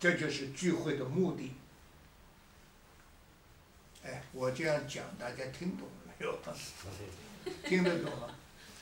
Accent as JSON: {"language": "Chinese", "country": "China", "said": "信心呢，就我们中国人讲，中国人很懂这个，即神如神在。"}